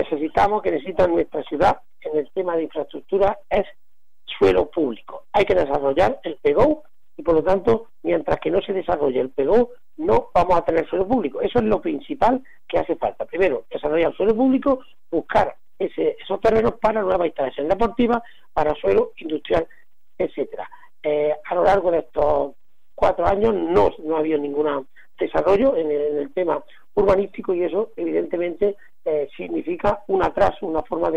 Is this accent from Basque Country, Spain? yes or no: no; Cabra, Andalusia, Spain; soy de Cabra, me preocupa mucho los problemas de mi ciudad